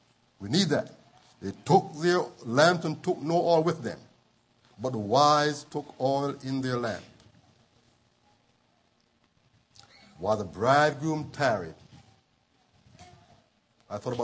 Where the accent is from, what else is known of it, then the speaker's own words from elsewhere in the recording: Jamaica; little children in back in our country, Jamaica, or was born and raised in Jamaica.